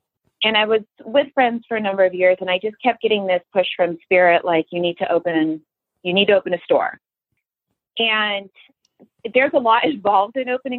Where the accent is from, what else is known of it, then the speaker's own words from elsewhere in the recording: San Diego, California, United States; also born or lived in Santa Barbara, United States; and originally growing up in San Diego, there wasn't a whole lot of places like that available. But in my early 20s, I lived in Santa Barbara